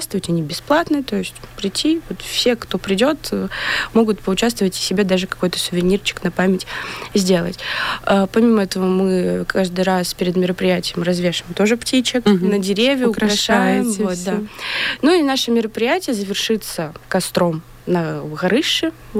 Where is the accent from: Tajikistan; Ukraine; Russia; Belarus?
Belarus; сохранить нашу культуру, наши традиции непосредственно, да, почему вот именно мы белорусы